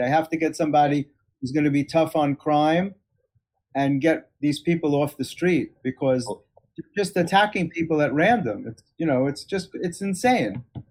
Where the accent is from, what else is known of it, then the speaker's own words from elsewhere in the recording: Bronx, New York, United States; I grew up in the Bronx, and when you lived in the Bronx, going to Manhattan, people would actually get dressed up years ago.